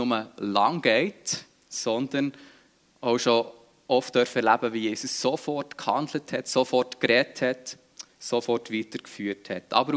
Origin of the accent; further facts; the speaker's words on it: Switzerland; Ich persönlich, ich kann auch über mich sagen, ich bin nicht der geduldigste Mensch als Schweizer, vermutlich.